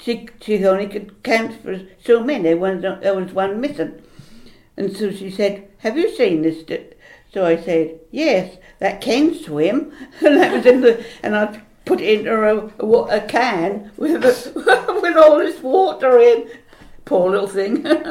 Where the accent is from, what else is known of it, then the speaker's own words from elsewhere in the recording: Wortham, East of England, United Kingdom; I was born in Wortham, which is the next village, to a farm and family, and that's where I spent many, many years. And I went to school at Wortham